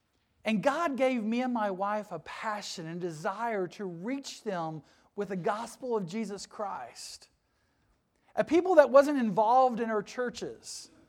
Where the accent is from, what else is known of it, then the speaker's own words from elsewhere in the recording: Kentucky, United States; Me and my wife, we are born and raised in Eastern Kentucky. No, we don't have the accent. You all have the accent, okay? We speak fine. You all have the little accent. But yeah, we are born and raised in Eastern Kentucky.